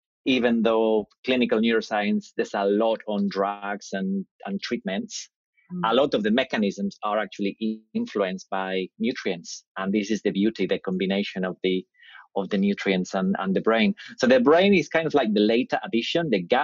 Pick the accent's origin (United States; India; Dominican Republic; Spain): Spain; Madrid, Community of Madrid; moved away as an adult; now in United Kingdom; I grew up in Spain. So I grew up in Madrid. My mum and dad are from the south of Spain, and I grew up in Madrid and came to the UK when I was 21 to study, and I never left. So I've been here from 94.